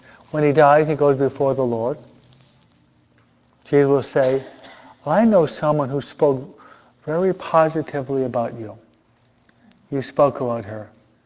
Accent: East Coast, United States; Any of you ever been in the ocean? The Atlantic? I am. I'm from the East Coast.

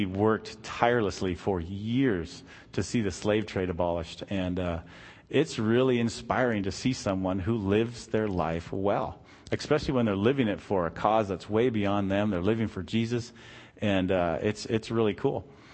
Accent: Canada; now in United States; I'm Canadian and American now, so I've been here longer than I was up there, so I guess I'm America now.

